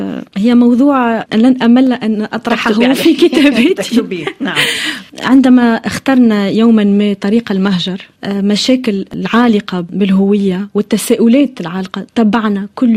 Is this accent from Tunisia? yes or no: yes; Tunisia; first language French; اللغة الفرنسية كنت أتحدث بها منذ طفولتي مع أمي في تونس كانت لغة نتعامل بها مع أمي كل يوم